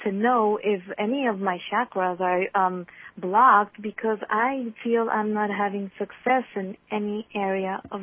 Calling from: Florida, United States; I'm calling from Florida

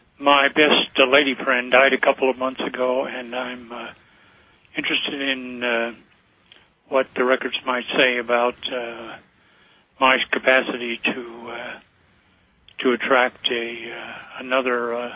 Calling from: Ellensburg, Washington, United States; I'm calling from Ellensburg, Washington.

